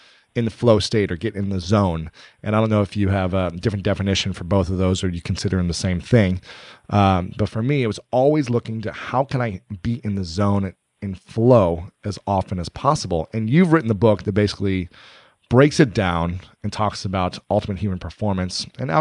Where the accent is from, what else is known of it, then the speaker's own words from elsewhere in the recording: Ohio, United States; as a, you know, a white kid growing up in Ohio, middle Ohio, similar to you in northern Ohio